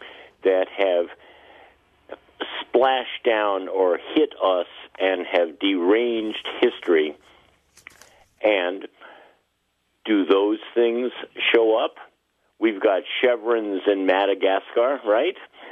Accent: Fairbanks, Alaska, United States; born there; now in Madison, United States; I was born in Alaska, so I love winter.

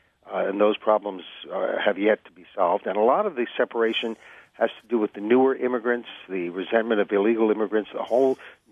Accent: the South, United States; I grew up in the South in the 1950s, and I grew up under segregation.

